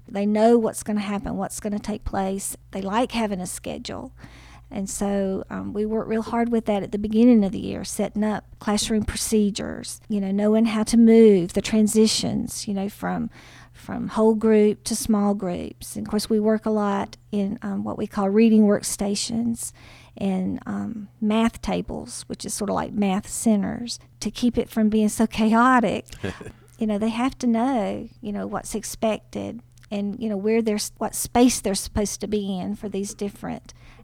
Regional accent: Hawkinsville, Georgia, United States; I'm from Hawkinsville, Georgia, and I teach here at Pulaski County Elementary School

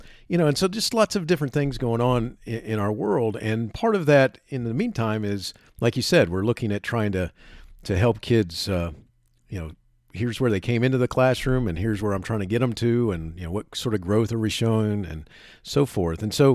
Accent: Florida, United States; growing up in Florida at the time in the early 70s, this is how I became a Braves fan or a Cubs fan

